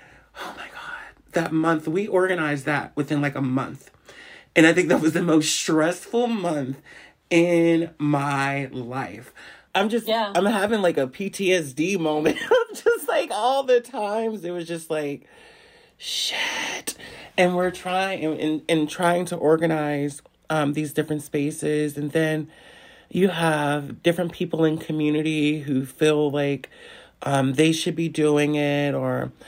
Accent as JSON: {"language": "English", "town": "Pittsburgh", "region": "Pennsylvania", "country": "United States", "said": "I'm 33 years old. I'm from Pittsburgh, Pennsylvania."}